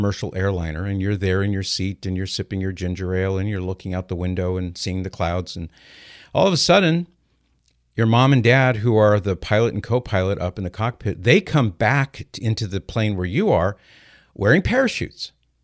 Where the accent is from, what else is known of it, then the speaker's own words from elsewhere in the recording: California, United States; I remember when I was probably about 11 years old, 12 years old, growing up in SoCal